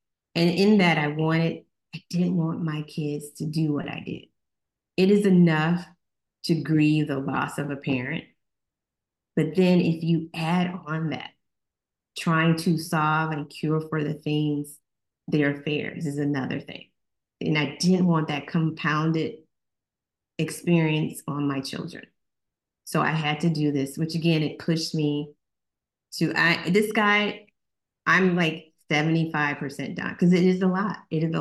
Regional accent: Mississippi, United States; I grew up in Mississippi. Most of my classmates either went to Alcorn or Jackson State or Tougaloo or Mississippi Valley State.

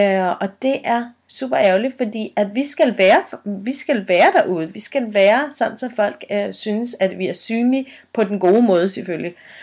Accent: Jutland, Denmark; jeg er fra Jylland af

